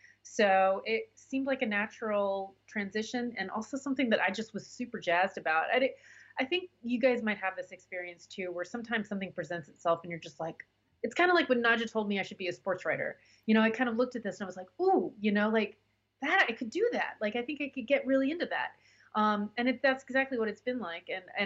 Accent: Virginia, United States; also born or lived in Nebraska; And I grew up in Virginia and Nebraska

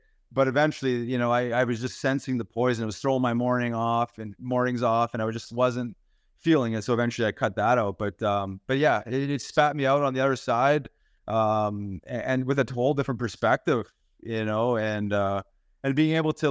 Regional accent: Winnipeg, Manitoba, Canada; I'm from Winnipeg, one of the largest hemp food companies on the planet, Manitoba Harvest.

